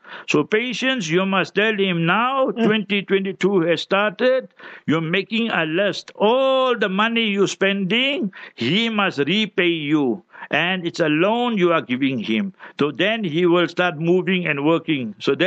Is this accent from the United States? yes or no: no; India; I'm born an Indian. Is it my control?